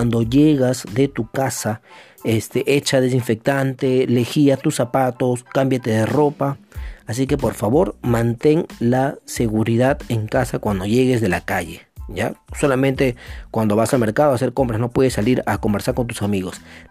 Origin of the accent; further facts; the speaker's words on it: Peru; Somos peruanos todos, hay que darnos la mano.